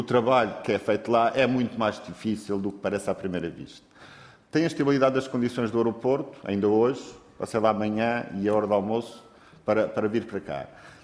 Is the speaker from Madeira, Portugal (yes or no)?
yes; Madeira, Portugal; Eu sou da Madeira, ouço notícias, vejo e leio